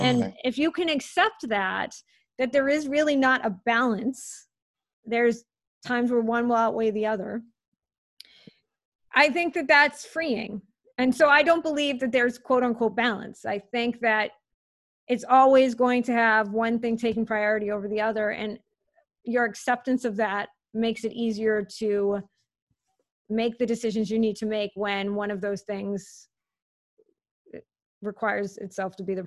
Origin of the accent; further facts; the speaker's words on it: Worcester, Massachusetts, United States; Remember, I came from Worcester, Massachusetts. My dad's a cop. My mom's a teacher.